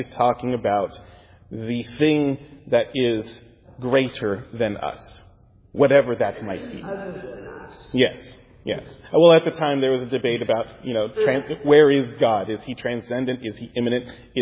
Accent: United States; accent: American; I'm American, so I'll call it Schleiermacher. He may be something else, but I apologize for my American accent.

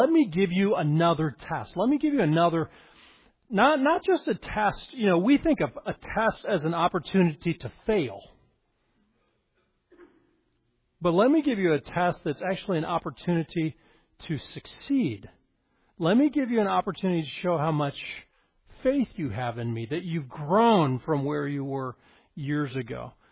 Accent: Colorado, United States; You know, I grew up in Colorado. We would see rodeos.

